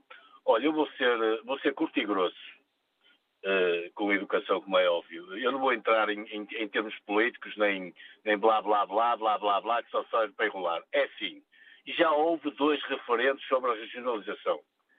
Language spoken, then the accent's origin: Portuguese; Braga, Portugal; Eu sou de Braga, não sou nortenho, eu sou minhoto. Eu sou minhoto, não sou nortenho.